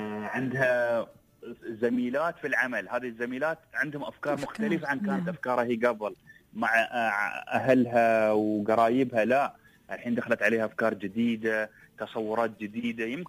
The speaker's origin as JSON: {"language": "Arabic", "country": "United Arab Emirates"}